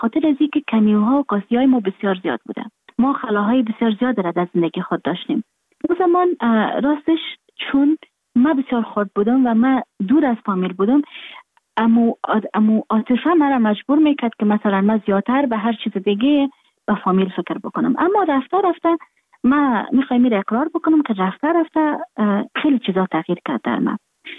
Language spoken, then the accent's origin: Persian; Afghanistan; moved away; من در خارج هستم، خارج از افغانستان هستم